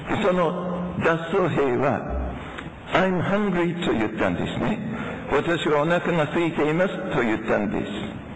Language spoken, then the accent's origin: Japanese; Australia; Japanese is a second language; 私はオーストラリア出身ですけれども